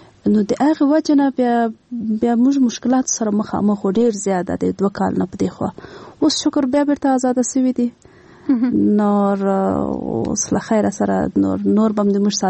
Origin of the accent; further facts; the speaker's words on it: Kunduz, Afghanistan; now in Kabul, Afghanistan; زه خپله مې د کندز نه یم، او زه ډېر زیاته مینه لرم د خپل هغه چیرې چې زه اوسېدلې یم په کندز کې، هغلته د ما پیدایش سوی ده، لږ غټه سوې یم.